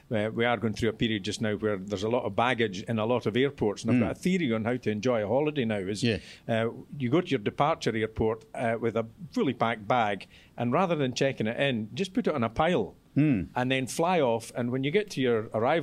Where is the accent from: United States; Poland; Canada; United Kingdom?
United Kingdom; Scotland; now in west of Scotland; So I've never lived in Edinburgh. I grew up in Perthshire.